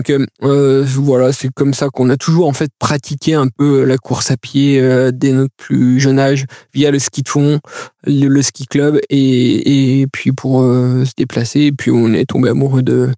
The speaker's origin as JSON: {"language": "French", "region": "Bourgogne-Franche-Comté", "country": "France", "tie": "born or raised there", "said": "moi aujourd'hui j'ai 37 ans, je suis natif des montagnes du Jura, j'ai toujours vécu sur le massif du Jura. C'est toute mon enfance, toute mon adolescence, encore aujourd'hui dans la vie d'adulte."}